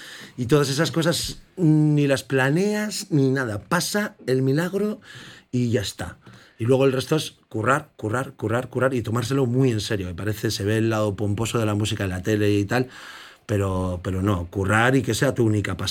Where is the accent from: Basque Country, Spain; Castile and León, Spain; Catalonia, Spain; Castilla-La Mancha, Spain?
Basque Country, Spain; Bilbao; Mi tierra es Indauchu. Pero yo presumo de ser bilbaíno de Chueca y mangurrino extremeño, porque vivo orgullosamente en la tierra más maravillosa, a nada de Portugal